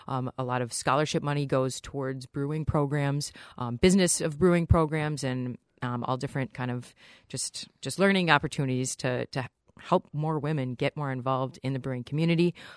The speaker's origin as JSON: {"language": "English", "region": "Wisconsin", "country": "United States", "tie": "born or raised there", "said": "Well, I started out, I grew up just outside of Milwaukee, so beer has kind of been part of my life"}